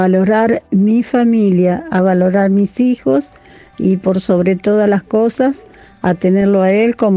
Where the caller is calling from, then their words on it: Buenos Aires, Argentina; de Buenos Aires